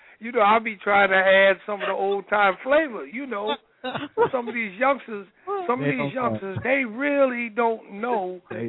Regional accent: Newark, New Jersey, United States; growing up in a place like Newark, you know, I've always tried to represent where my hometown and certainly my people with the highest level of integrity and respect

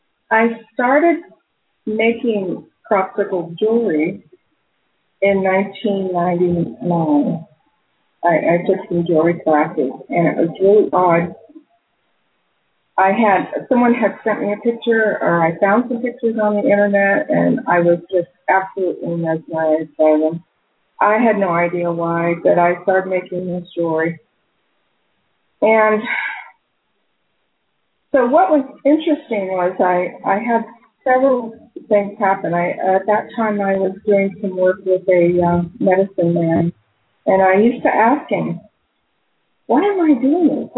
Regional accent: Kansas, United States; also born or lived in California; Well, at first, I was living in California. I grew up in Kansas. I was born in Kansas.

